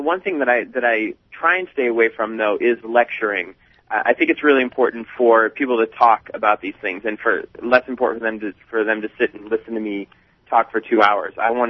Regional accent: Boston, Massachusetts, United States; I was from Boston, living in Boston, and working at a great restaurant called Cafe Louis in Boston.

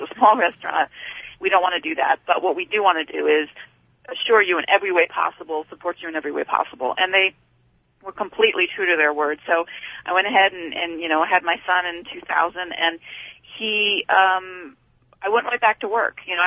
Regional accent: Princeton, New Jersey, United States; born there; I was born in Princeton, New Jersey. My father taught there.

